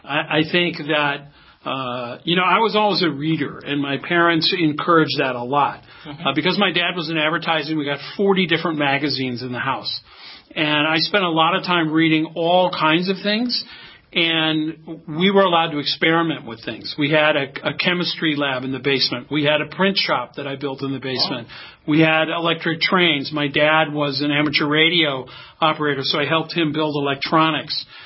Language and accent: English; Chicago, Illinois, United States; Well, I grew up outside of Chicago. I had a pretty traditional middle-class upbringing.